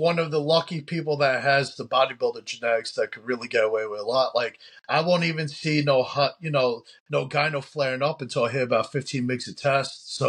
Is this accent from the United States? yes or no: yes; New York, United States; I grew up in New York, you know, did boxing, wrestling.